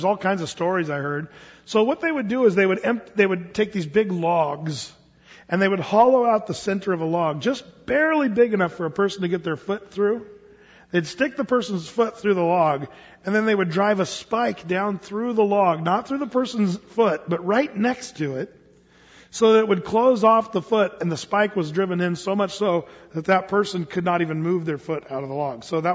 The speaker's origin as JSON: {"language": "English", "region": "California", "country": "United States", "tie": "born there", "said": "I was born in California"}